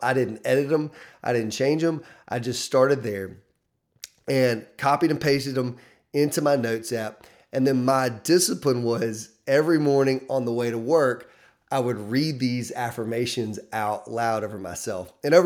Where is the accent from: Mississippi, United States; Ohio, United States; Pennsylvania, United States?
Mississippi, United States; born there; now in Mountain Brook, United States; Actually, I was born in Mississippi, but we're not going to talk about that. But now I'm in the state of Alabama living in Mountain Brook in 2025